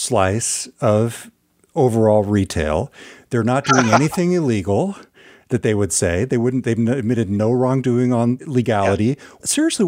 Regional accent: Orland, California, United States; in my hometown, a small community called Orland, California, about 100 miles north of Sacramento

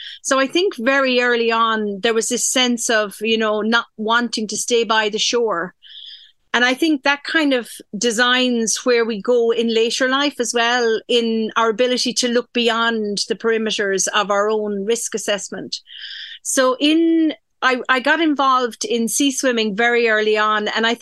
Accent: Dingle, County Kerry, Ireland; my mother is from Donegal. So we gravitated back down to Dingle. And from a very young age, I grew up swimming in Dingle Bay.

